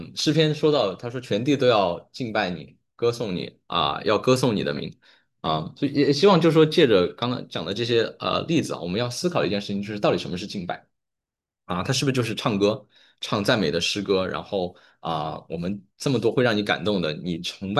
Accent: Sichuan, China; 因为我四川人

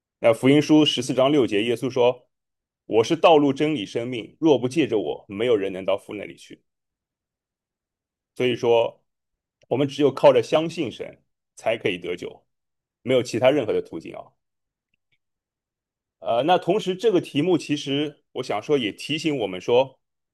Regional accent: Shanghai, China; 在2014年的时候受洗的，所以有12年吧。对，然后我来自中国大陆，我来自上海，上海人。

